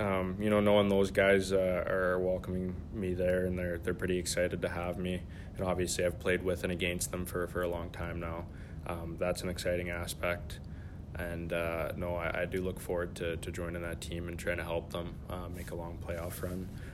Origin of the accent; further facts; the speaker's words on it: British Columbia, Canada; just growing up in the Lower Mainland